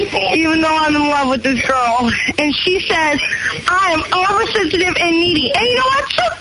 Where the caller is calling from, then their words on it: St. Louis, Missouri, United States; I am calling from St. Louis. I live in Belleville, Illinois.